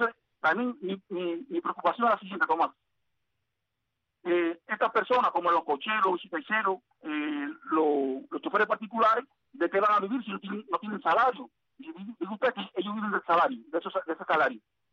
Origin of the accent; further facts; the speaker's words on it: Cuba; Somos los cubanos sinceros.